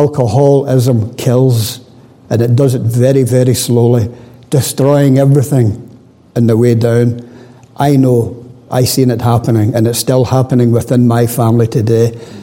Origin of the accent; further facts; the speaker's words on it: Dumbarton, Scotland, United Kingdom; I was born in Dumbarton in Scotland. I was born and brought up into a Roman Catholic family.